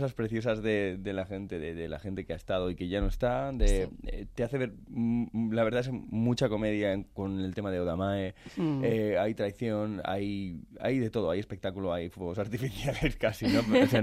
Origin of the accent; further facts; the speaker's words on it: Barcelona, Catalonia, Spain; moved away; soy de Barcelona, pero llevo aquí ya como 18 años, si no recuerdo mal. Así que ya es mi primera casa prácticamente.